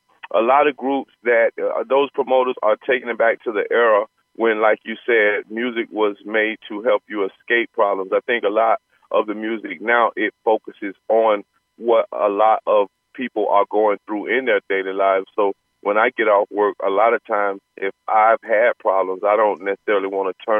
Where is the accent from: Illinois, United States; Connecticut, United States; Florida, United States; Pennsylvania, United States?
Florida, United States; Jacksonville; Originally, myself, I'm from Jacksonville, Florida